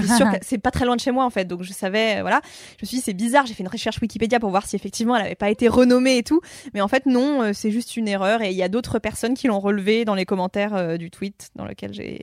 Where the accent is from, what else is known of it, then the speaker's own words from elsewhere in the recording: Paris, Île-de-France, France; born there; Alors, je suis née à Paris. J'ai pris le métro pour la première fois à 17 ans.